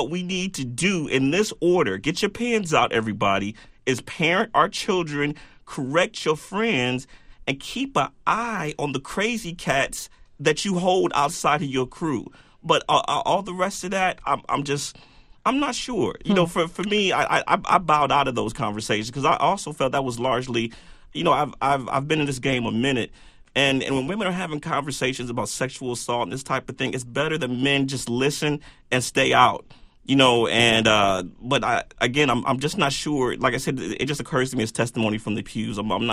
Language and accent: English; Cleveland, Ohio, United States; everybody knows I'm from Cleveland, right?